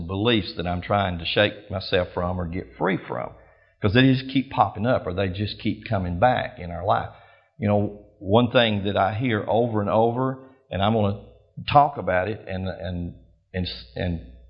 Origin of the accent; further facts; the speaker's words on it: Dalton, Georgia, United States; I was born and raised in North Georgia, there in Dalton. That's my hometown. And so I've been there most of my life, 39 years plus.